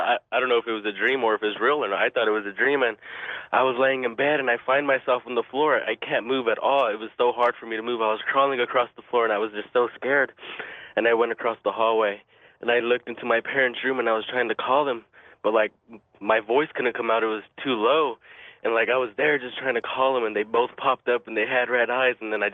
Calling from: Fresno, California, United States; Boy, I'm calling from Fresno.

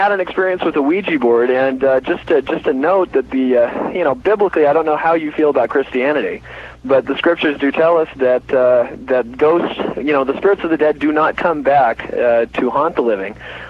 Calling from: Salt Lake City, Utah, United States; Hi, Art. Salt Lake City.

